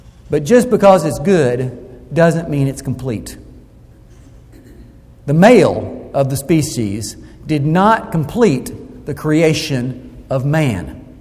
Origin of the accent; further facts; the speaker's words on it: the South, United States; My wife, bless her heart, you know, I'm from the American South.